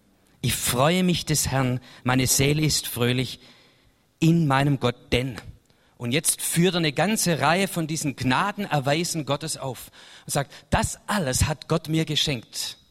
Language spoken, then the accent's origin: German; Baden-Württemberg, Germany; Also wieder für mich als Schwabe schwierig